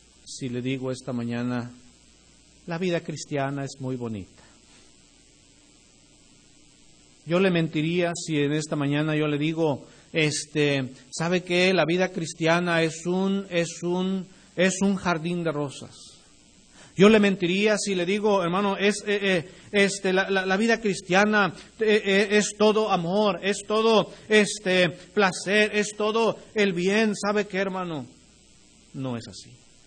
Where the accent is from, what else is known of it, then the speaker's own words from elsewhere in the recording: Chiapas, Mexico; Yo soy de Chiapas.